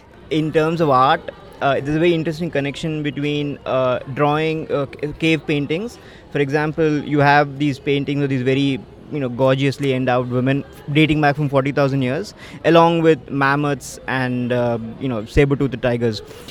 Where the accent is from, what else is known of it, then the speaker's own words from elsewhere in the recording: Hyderabad, Telangana, India; I'm from Hyderabad, and I'm a writer.